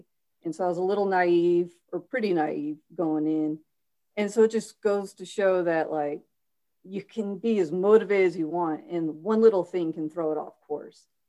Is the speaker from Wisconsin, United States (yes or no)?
no; California, United States; And I was a surfer kid because I grew up in Central California.